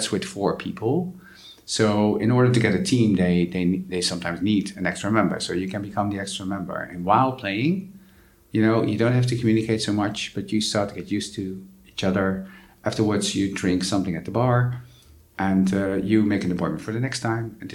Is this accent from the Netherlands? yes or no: yes; Netherlands; moved away; my home country, which is the Netherlands. I lived abroad.